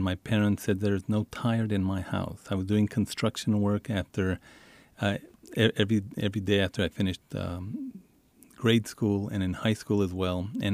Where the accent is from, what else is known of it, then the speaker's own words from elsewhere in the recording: El Paso, Texas, United States; when I grew up in Isleta in El Paso, every week we would go have dinner in Mexico.